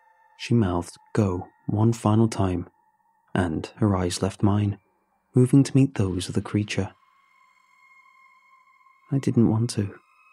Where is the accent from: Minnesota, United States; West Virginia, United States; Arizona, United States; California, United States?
West Virginia, United States; Seeing as I am from West Virginia, I was quite a ways away from home.